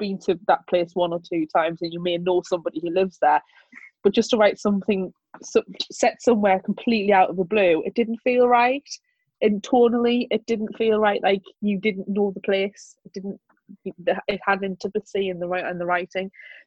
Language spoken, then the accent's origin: English; United Kingdom; it didn't stand out to me because I'm British.